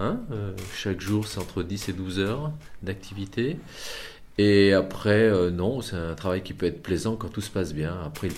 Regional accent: Centre-Val de Loire, France; now in Germany; je suis français, bien sûr, et la région d'où je viens est une petite région pas trop connue, qui est au sud de Paris, qui s'appelle la Sologne.

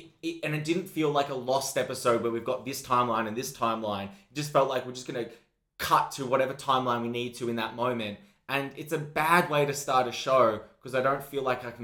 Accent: Australia; It's like I can see that as an Australian go, well, this could have been an Australian plot.

